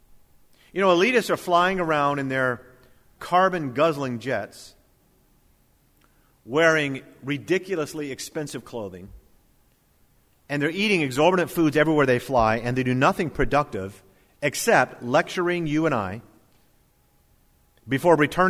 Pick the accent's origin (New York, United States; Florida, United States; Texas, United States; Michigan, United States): Florida, United States; I grew up in Florida, and most of you here have been here long enough.